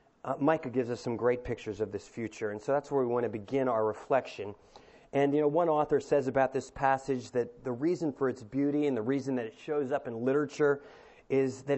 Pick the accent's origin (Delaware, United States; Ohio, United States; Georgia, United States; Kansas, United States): Delaware, United States; When I was in eighth grade, growing up in Delaware, I was in a creative writing class